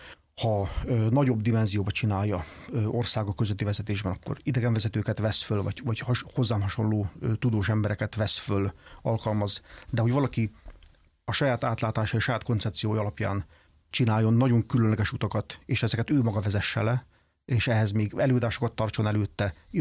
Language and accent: Hungarian; Hungary; magyar ember vagyok, szeretem Magyarországot